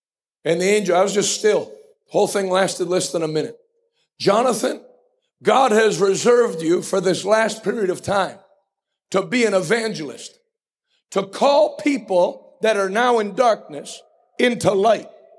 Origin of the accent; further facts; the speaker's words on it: United States; Because I grew up in Washington County and they knew me when I was 5.